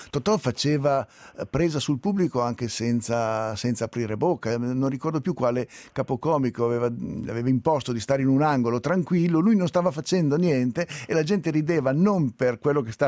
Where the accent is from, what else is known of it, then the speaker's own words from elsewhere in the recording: Milan, Lombardy, Italy; sono milanese anch'io